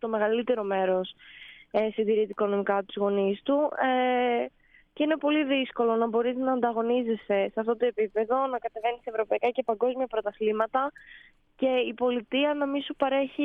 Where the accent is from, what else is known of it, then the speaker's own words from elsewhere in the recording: Kastoria, Western Macedonia, Greece; Είμαι από την Καστοριά. Έχουμε τη λίμνη εδώ πέρα που είναι φοβερό μέρος.